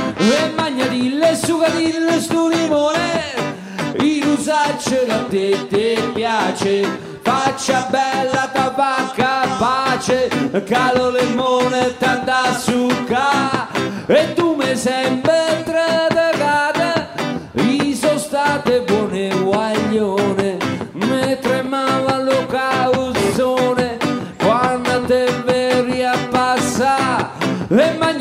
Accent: Basilicata, Italy; per questo io sono della Basilicata, del nord, e non capisco il foggiano e non capisco, insomma, però l'ho tradotto nella lingua mia, che è il mix tra lucano e campano, è là in mezzo.

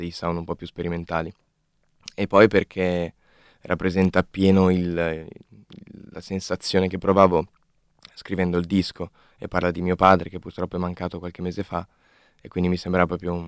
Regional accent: Milan, Lombardy, Italy; milanese doc, con fortunatamente delle origini campane.

